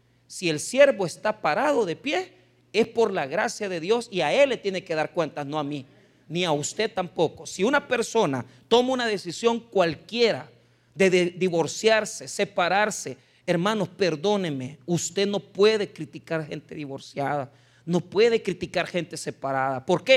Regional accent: El Salvador; pero yo soy igualado porque yo soy salvadoreño, pero me gusta comer como gringo

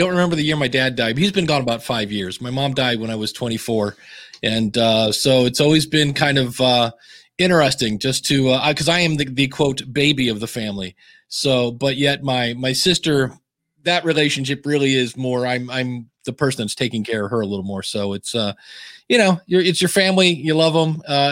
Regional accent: Akron, Ohio, United States; also born or lived in Cleveland; I moved from Akron to Cleveland, which is about 45 minutes north, and was there for about 8 years while I was married.

